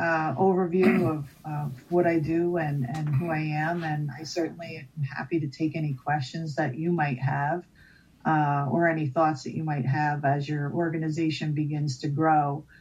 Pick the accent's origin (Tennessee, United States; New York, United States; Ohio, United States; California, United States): New York, United States; Albany; I'm from Albany, New York.